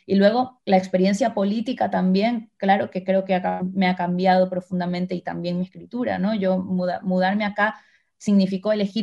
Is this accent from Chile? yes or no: no; Ecuador; moved away; lo único que hice cuando me fui de Ecuador fue aceptar un poco mi identidad de migrante.